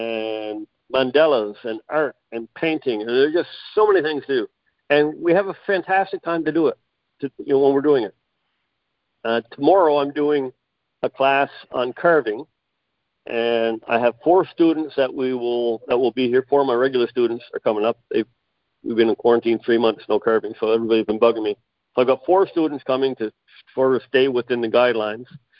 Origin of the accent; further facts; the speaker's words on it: Canada; I'm Canadian.